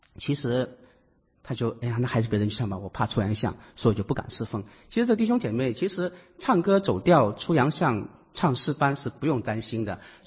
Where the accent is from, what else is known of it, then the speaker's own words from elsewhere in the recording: Guangdong, China; accent: Cantonese; 就是我们广东话里面所说的，你为什么这么八卦啊？